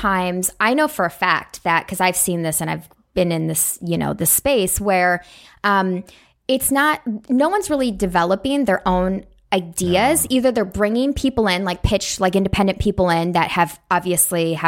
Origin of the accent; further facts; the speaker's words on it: Phoenix, Arizona, United States; I grew up in Phoenix and I was a writer.